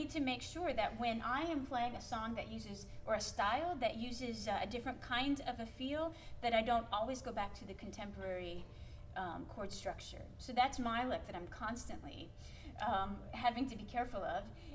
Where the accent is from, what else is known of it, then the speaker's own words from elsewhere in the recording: Minnesota, United States; Everybody laughs at the way I say both. I put an L in there, both, because I'm from Minnesota.